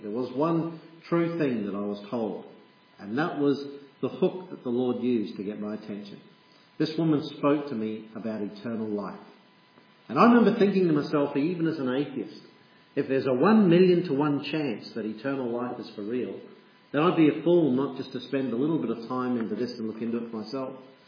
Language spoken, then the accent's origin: English; Perth, Western Australia, Australia; also born or lived in Fremantle; I was born in Fremantle. I was brought up in Perth.